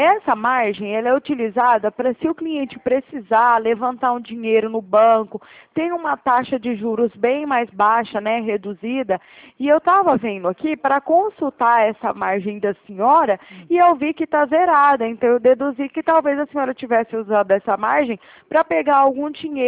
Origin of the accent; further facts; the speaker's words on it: Araraquara, São Paulo, Brazil; Eu sou aqui de Araraquara mesmo.